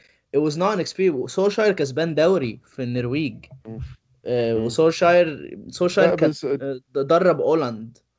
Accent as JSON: {"language": "English", "country": "Egypt", "tie": "born or raised there", "said": "Right now, I've seen all these cycles, like growing up in Egypt."}